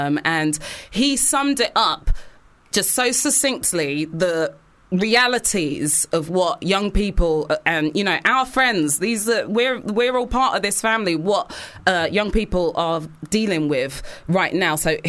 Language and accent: English; South Africa; Even though I'm South African, South African is a really difficult accent.